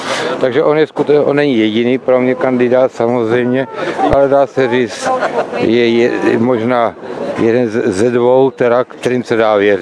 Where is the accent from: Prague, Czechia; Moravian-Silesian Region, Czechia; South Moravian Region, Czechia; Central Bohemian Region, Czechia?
South Moravian Region, Czechia; Brno; Já jsem rozený Brňák, prostě.